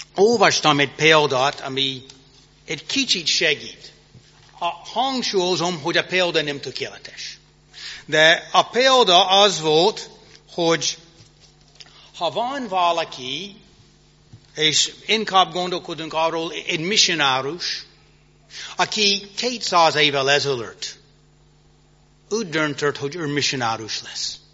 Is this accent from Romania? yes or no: no; United States; Hungarian is a second language; now in Hungary; Mint amerikai állampolgár, nekem volt abban az időben teljes szabadság utazni, ahova akarom.